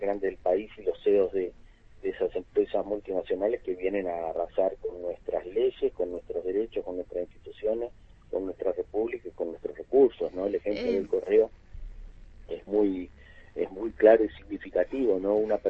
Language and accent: Spanish; Cipolletti, Río Negro, Argentina; Sabes que soy de Chipoleti